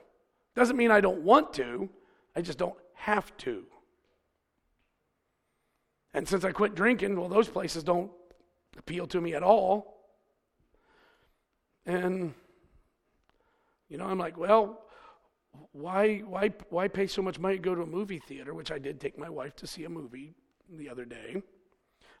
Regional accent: Charleston, West Virginia, United States; Well, you know, I really am a hillbilly. I'm from Charleston. That's where I was born.

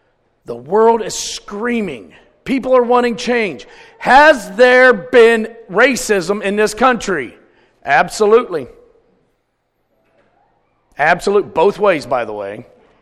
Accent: Cleveland, Ohio, United States; also born or lived in West Virginia; And then beyond that, I came from Cleveland. So I didn't have a whole lot of good association. Before that, I came from the hills of West Virginia.

